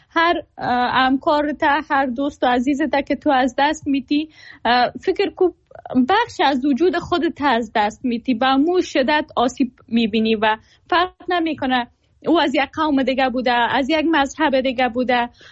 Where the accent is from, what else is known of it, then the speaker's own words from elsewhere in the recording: Afghanistan; ما هم زاده جنگ و بزرگ شده جنگ. زمانی که خب متولد شدیم نسبتاً امنیت در افغانستان بود،